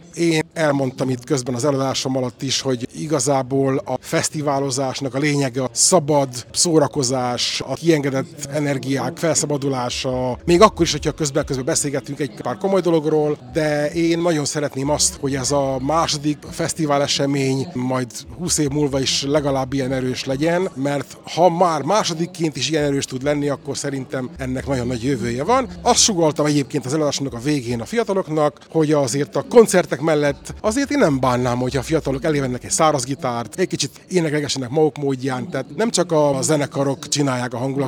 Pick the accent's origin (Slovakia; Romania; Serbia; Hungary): Romania; Sepsiszentgyörgy, Covasna; moved away; végre saját szülőföldemen tudok velük találkozni, ölelkezni, barátságot visszaépíteni